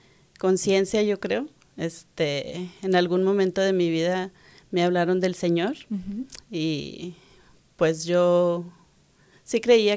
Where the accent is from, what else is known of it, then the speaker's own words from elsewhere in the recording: Ciudad Juárez, Chihuahua, Mexico; born there; Nací en Ciudad Juárez, Chihuahua, México